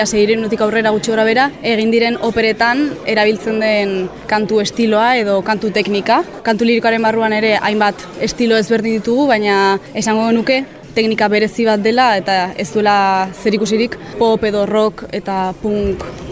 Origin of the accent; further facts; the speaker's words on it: Vitoria-Gasteiz, Basque Country, Spain; baina Gasteizen hasi nintzen, ni Gasteizkoa naiz